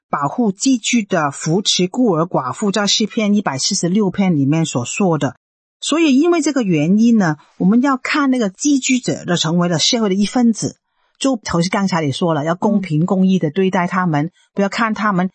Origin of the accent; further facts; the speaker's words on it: China; 我们中国人也说了，人离相贱，物离相贵。